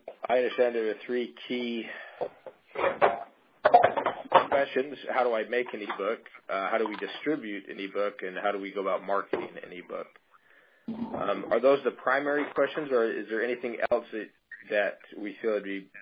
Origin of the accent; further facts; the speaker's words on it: Utah, United States; now in California, United States; I come from Utah, and I live in California now in the Central Valley.